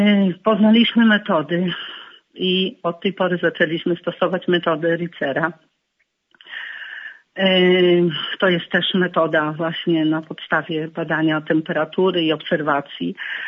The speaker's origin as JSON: {"language": "Polish", "region": "Podlaskie Voivodeship", "country": "Poland", "said": "pochodzimy z diecezji łomżyńskiej."}